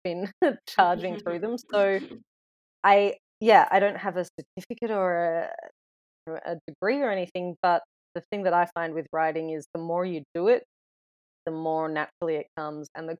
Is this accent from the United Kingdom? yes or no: no; Melbourne, Victoria, Australia; I'm from Melbourne originally